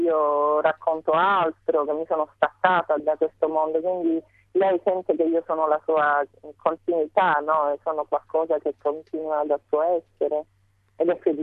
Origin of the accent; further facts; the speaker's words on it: India; also born or lived in Sicily; io sono cresciuta in India